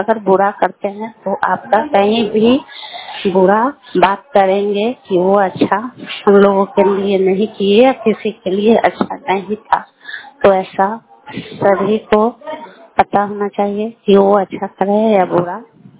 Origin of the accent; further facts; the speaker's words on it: Anbarpur, Bihar, India; मैं लालगढ़ प्रखंड के अनबरपुर पंचायत के निवासी हूँ।